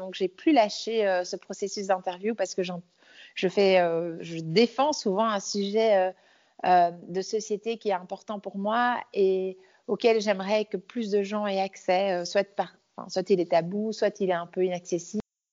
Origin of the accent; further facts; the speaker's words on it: Belgium; Alors, je suis née donc à Bruxelles, mais j'ai grandi à la campagne. Je suis née dans un hôpital bruxellois. J'ai grandi à la campagne, au milieu des chevaux, dans la nature. J'ai grandi pieds nus.